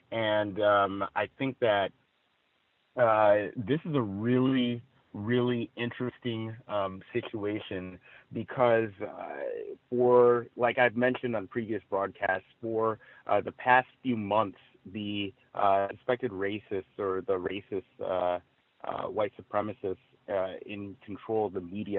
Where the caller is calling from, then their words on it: Chino Hills, California, United States; I am calling from Chino Hills here in California.